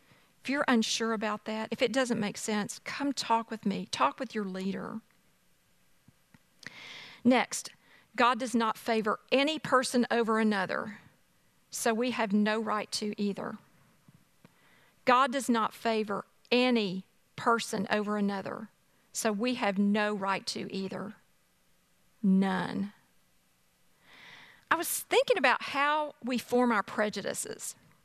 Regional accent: the South, United States; But as the afternoon went on, I realized they're looking down on us because we're from the South.

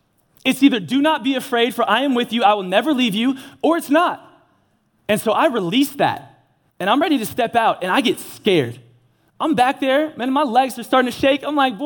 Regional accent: Dallas, Texas, United States; I grew up here in Dallas and I've had a dream job for 5 years

